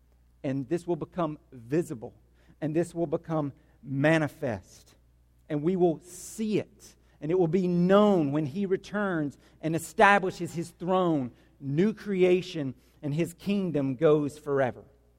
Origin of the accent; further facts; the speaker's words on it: United States; I mean, I'm American, I want democracy